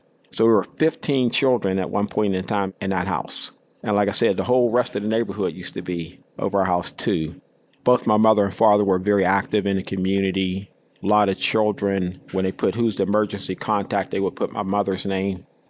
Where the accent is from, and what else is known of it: Pennsylvania, United States; born or raised there